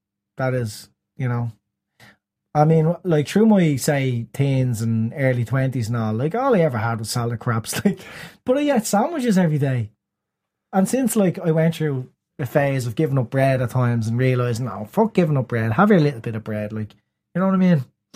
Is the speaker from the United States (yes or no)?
no; Ireland; I mean, as Irish people, that's what we know as bread.